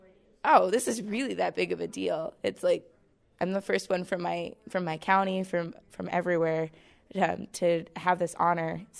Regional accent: Chillicothe, Ohio, United States; from Chillicothe, Ohio, with the Zane Trace FFA chapter.

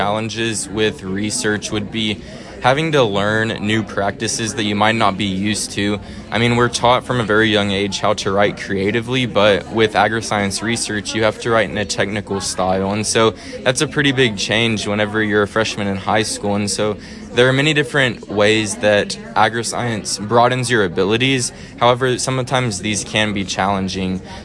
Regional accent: Stephenville, Texas, United States; I come from Stephenville, Texas, a part of the Stephenville FFA chapter

